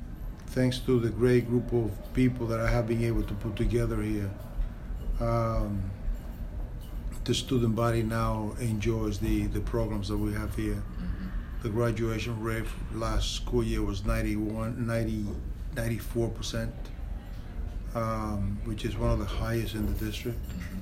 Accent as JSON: {"language": "English", "town": "New York City", "region": "New York", "country": "United States", "tie": "born or raised there", "said": "I grew up in New York City, and I had a very good friend."}